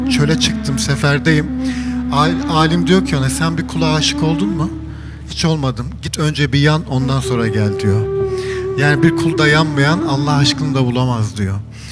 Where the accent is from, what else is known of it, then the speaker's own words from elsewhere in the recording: Elazığ, Turkey; Biz Elazığlıyız. Dedemi ben doğmadan 2 sene önce öldürüyorlar Elazığ'da.